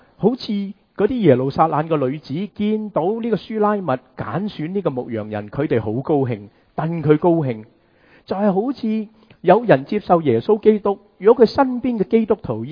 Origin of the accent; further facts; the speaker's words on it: China; 我们中国人成日都说今朝有酒今朝醉